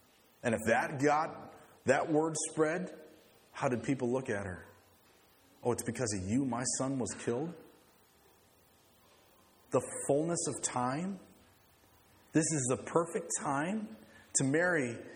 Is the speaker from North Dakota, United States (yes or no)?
yes; Grand Forks, North Dakota, United States; born there; But that summer that I was to be born, I was born in Grand Forks.